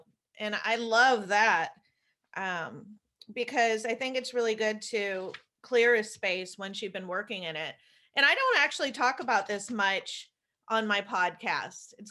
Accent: Berkeley, California, United States; I know people usually accuse me of, you know, I grew up in Berkeley, so they're like, oh, that's just hippy dippy

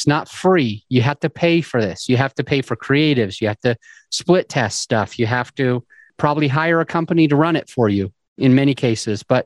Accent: Utah, United States; hey, I'm originally from Utah.

